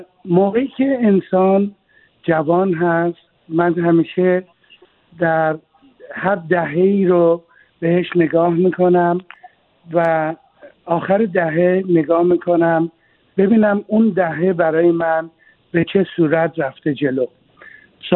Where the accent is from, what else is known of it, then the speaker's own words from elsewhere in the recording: Iran; moved away as an adult; در سن 24 سالگی از ایران اومدم بیرون